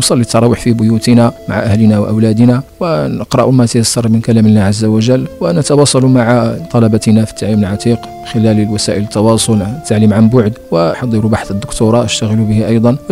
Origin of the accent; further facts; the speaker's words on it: Morocco; الحمد لله نحن نقرأ في بلدنا المغرب برواية ورش عن نافع.